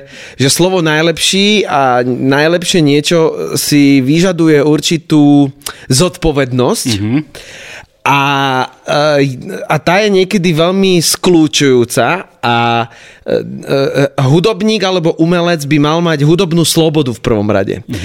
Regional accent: Nitra, Nitra Region, Slovakia; ja som bol 16 rokov Klokočína, tam som chodil aj na základku, na Benkovú. A potom neskôr som sa ma zavial vietor na Kalváriu.

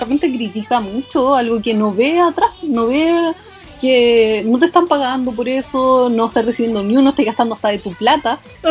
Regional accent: Concepción, Biobío, Chile; era la única persona del sur. Y dije, soy de Concepción y...

